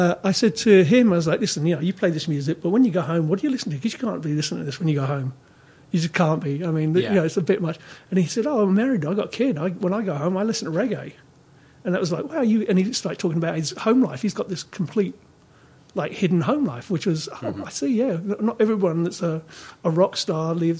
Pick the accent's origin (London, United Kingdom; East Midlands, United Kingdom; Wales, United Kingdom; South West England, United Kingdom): London, United Kingdom; born or raised there; also born or lived in Sheffield